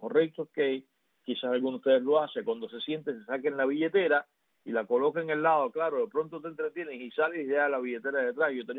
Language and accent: Spanish; Cuba; moved away; Ese día que yo vine de Cuba